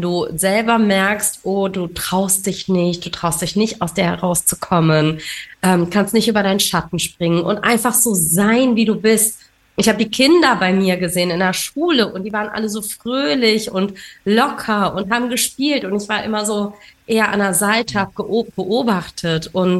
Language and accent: German; Germany; born there; ich bin als Flüchtlingskind hier in Deutschland zur Welt gekommen und meine Eltern sind aus Sri Lanka geflohen.